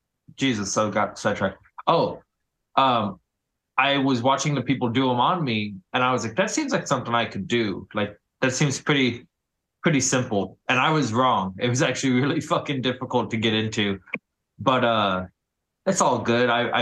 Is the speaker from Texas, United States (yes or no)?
yes; Texas, United States; obviously just growing up in Texas, you always see kind of tattoos everywhere. There's a big tattoo scene here.